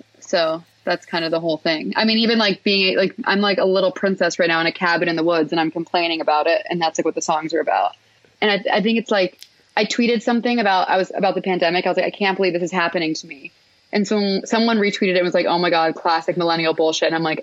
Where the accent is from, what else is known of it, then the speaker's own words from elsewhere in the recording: Houston, Texas, United States; Yeah, I mean, I grew up doing like musical theater. I'm from Houston.